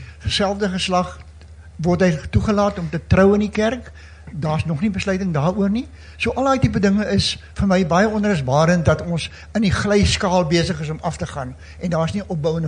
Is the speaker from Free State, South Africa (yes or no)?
no; Strand, Western Cape, South Africa; van die Strand. Ek is my gans 80 jaar in die gemeente van die NG Kerk.